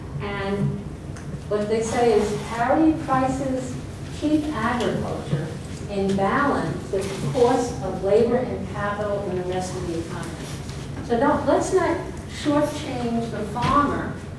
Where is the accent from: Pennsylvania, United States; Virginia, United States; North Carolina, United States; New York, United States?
New York, United States; New York City; And I have to say, I'm a city girl. I was born in Brooklyn, raised in New York.